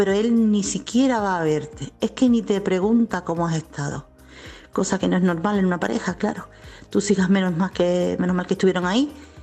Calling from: Chiclana de la Frontera, Andalusia, Spain; corresponsal de Chiclana.

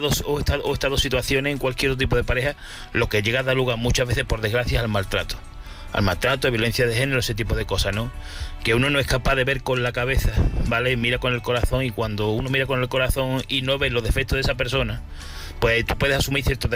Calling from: Seville, Andalusia, Spain; De aquí desde Sevilla, ¿vale?

